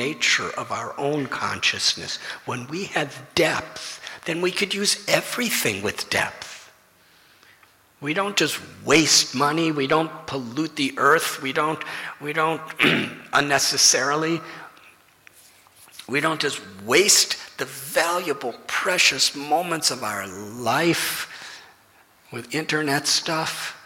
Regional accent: Chicago, Illinois, United States; When I was young, I was from Chicago.

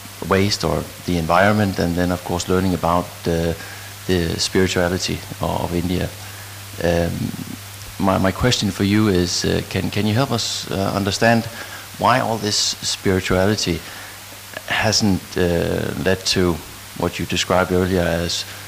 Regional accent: Denmark; I'm from Denmark.

